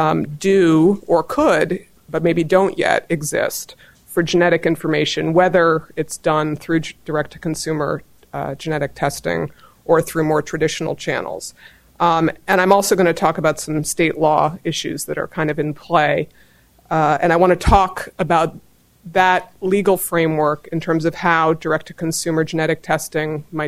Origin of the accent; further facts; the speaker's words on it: Massachusetts, United States; now in Washington, United States; I grew up in Massachusetts, and having lived in D.C. for 15 years